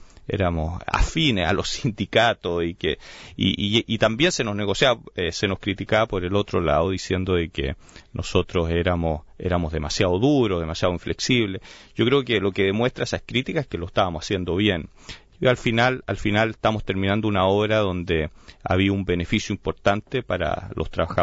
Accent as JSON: {"language": "Spanish", "country": "Chile", "said": "los socios suecos, finlandeses o chilenos, o yo mismo como chileno"}